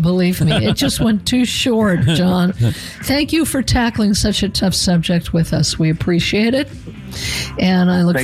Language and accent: English; Colorado, United States; moved away; in Colorado, my home state, I'm no longer there